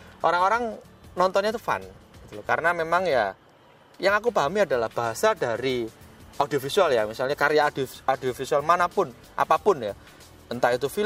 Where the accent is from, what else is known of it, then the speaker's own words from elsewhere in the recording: East Java, Indonesia; Jadi kan saya dari Jawa Timur, tuh.